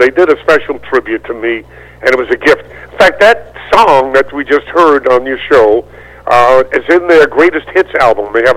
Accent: Brooklyn, New York, United States; No, I grew up in Brooklyn. I'm a Brooklyn kid.

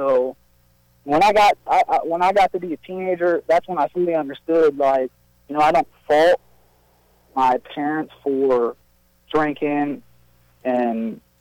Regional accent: Galion, Ohio, United States; I grew up in Galleon. I actually had two older sisters growing up

